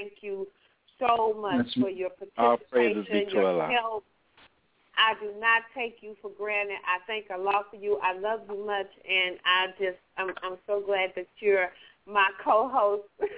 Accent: Kasarani, Nairobi, Kenya; especially for my listening audience over there in Kenya, in my hometown, Kasarani.

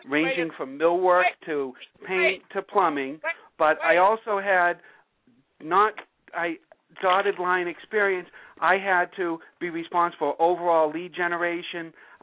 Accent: Fort Belvoir, Virginia, United States; I grew up in Fort Belvoir, Virginia. My dad was in the Army, so I've been exposed to different areas. I talk differently.

